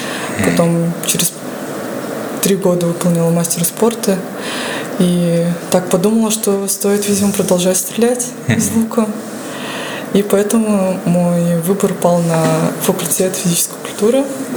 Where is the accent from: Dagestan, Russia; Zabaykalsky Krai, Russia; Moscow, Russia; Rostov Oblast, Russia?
Zabaykalsky Krai, Russia; Chita; Я сама из Читы.